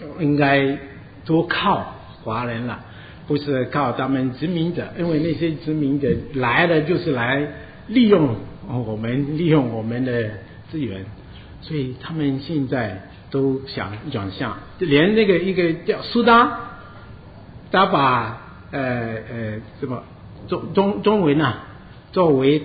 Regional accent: Togo; 这是我的国家多哥，这个国家，看，这是我的家乡，很小的

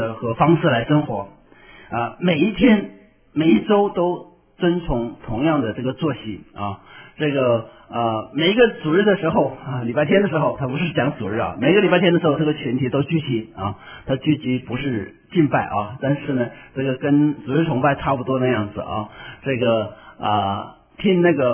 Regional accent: Yueyang, Hunan, China; 我的家乡岳阳那个地方啊，都有不少的教会

